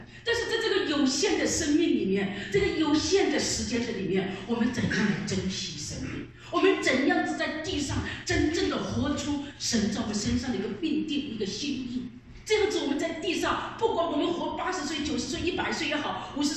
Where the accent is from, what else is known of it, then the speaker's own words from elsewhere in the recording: China; 真的是我们中国人，大家真的是很兴奋哈